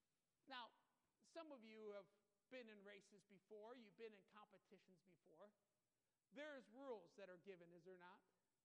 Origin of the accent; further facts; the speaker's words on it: Michigan, United States; When we grew up in Michigan, our house on Annapolis